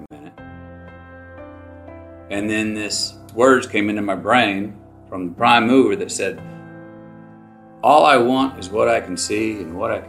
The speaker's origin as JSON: {"language": "English", "country": "United States", "said": "I have my American cap that I'd worn for 2 decades. I'm an American."}